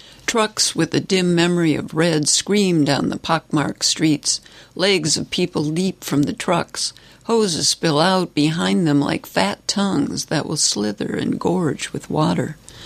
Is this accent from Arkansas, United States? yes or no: no; Detroit, Michigan, United States; I was born and raised in Detroit, so really my identity was formed out of civil rights and protest and an awareness of social injustice.